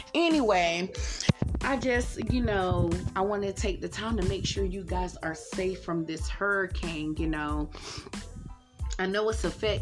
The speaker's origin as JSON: {"language": "English", "region": "North Carolina", "country": "United States", "said": "I'm from North Carolina. It tore up half of North Carolina right now as we speak."}